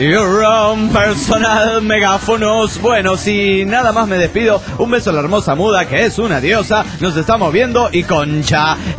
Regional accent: Chihuahua, Mexico; accent: Chihuahua; now in Delta, United States; me di cuenta que perdí mi acento chihuahuense.

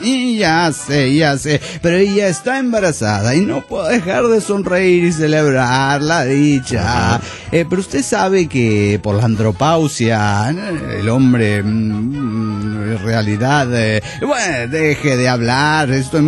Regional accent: Bucaramanga, Santander, Colombia; de Bucaramanga, Colombia.

